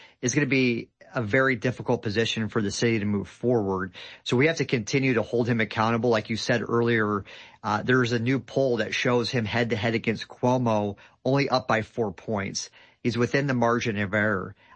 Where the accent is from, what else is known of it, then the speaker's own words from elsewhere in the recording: United States; And I grew up in the United States here after 9/11.